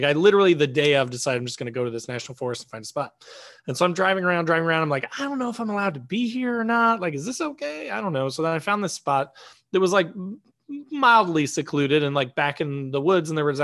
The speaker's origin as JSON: {"language": "English", "region": "Indiana", "country": "United States", "said": "I'm from Indiana, so we don't have bears."}